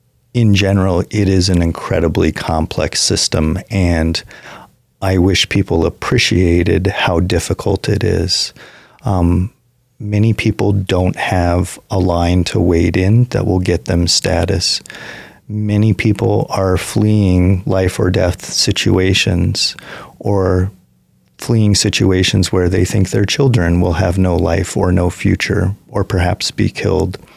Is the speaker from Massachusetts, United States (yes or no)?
no; Caldwell, Idaho, United States; Well, I was born and raised in Caldwell and had a lot of Hispanic friends growing up